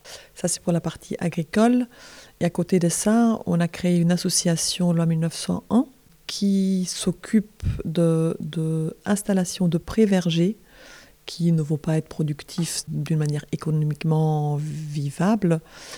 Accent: Belgium; j'ai un peu plus de 50 ans, je ne dirais pas combien de plus de 50. Et je suis belge, je vis à Bruxelles, je navette entre Bruxelles et Paris

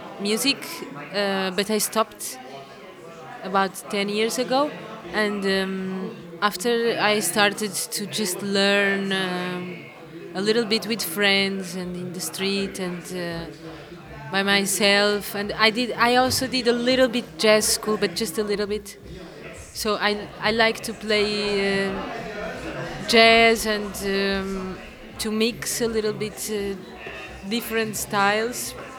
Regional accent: Portugal; English is a second language; now in Switzerland; and I grew up in Portugal, and right now I'm living in Switzerland.

